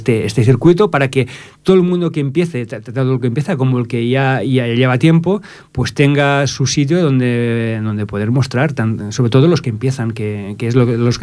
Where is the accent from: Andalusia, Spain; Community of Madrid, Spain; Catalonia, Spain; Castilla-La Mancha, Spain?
Catalonia, Spain; Sabadell; De hecho, yo que soy de Sabadell, por ejemplo